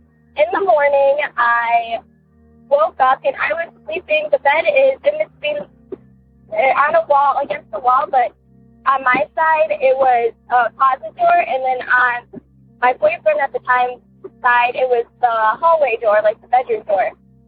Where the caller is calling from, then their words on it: Ohio, United States; I'm from Ohio.